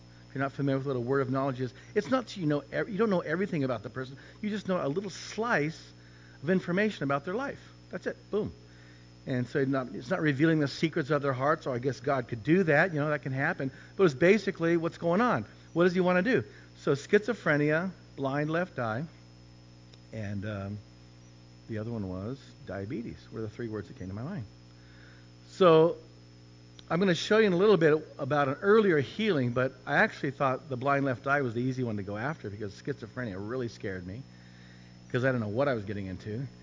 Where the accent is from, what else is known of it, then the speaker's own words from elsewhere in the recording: United States; I want to go to bed because I'm an American. We go to bed earlier.